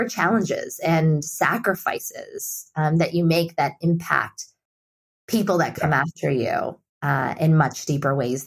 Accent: India; especially growing up in India

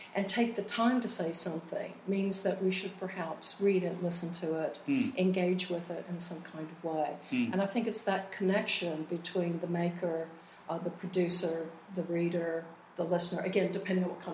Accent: Austin, Texas, United States; I grew up in Austin, Texas, which... still today has an amazing reputation as a music capital.

